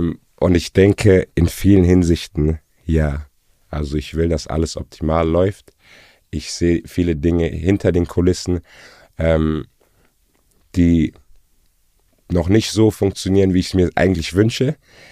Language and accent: German; Heidelberg, Baden-Württemberg, Germany; weil ich selbst aus Heidelberg komme, geboren, aufgewachsen in Heidelberg, eine kleine, aber schöne Stadt, also für mich die schönste Stadt Deutschlands, und die hat sehr viel Touch und Energie.